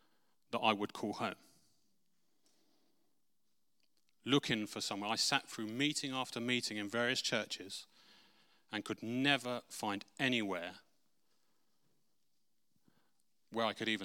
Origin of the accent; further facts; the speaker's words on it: United Kingdom; We, as British people, can stand on the word of God and apply it to our lives and our nation.